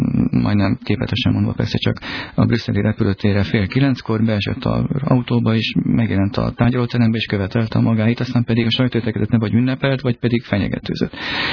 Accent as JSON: {"language": "Hungarian", "country": "Hungary", "said": "mert hogyha én az Európai Parlamentben vagyok magyar"}